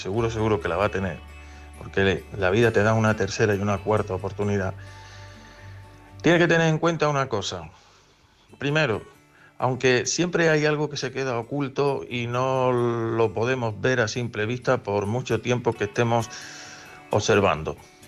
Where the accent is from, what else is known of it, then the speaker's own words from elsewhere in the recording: Carmona, Andalusia, Spain; soy de Carmona.